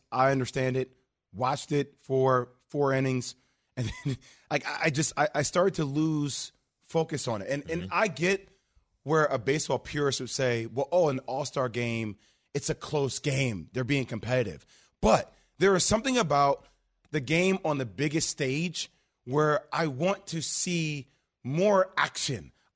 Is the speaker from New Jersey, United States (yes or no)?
yes; New Jersey, United States; I'm really from Jersey, yeah.